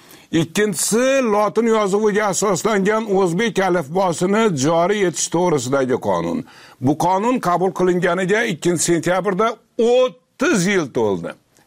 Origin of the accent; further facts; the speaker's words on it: Osh, Osh Region, Kyrgyzstan; accent: Osh dialect; Meni shevamda, o'shni shevasida o'zbekmizda biz.